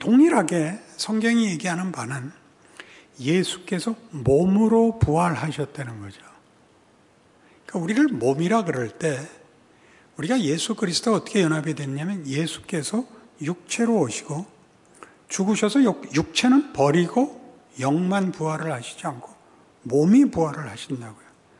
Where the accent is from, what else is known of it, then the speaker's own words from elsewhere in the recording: South Korea; 저는 이제 한국 사람이니까 한국 사람밖에 잘 모르는데